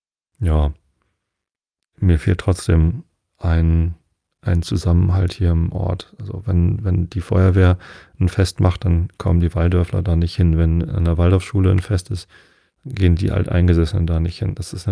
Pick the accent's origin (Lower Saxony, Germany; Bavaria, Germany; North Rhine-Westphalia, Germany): Lower Saxony, Germany; Wistedt; Ich habe ja meine Jugend in Wisted verbracht, das ist 2 Dörfer weiter. Also gelte ich schon mal nicht als Karkensdorfer. Außerdem habe ich 11 Jahre in der Stadt gelebt, also bin ich eigentlich Städter.